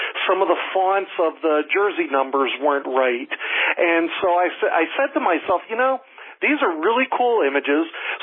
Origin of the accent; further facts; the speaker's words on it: Pennsylvania, United States; I grew up in Pennsylvania, and my dad is still, to this day, a season ticket holder for the Pittsburgh Steelers.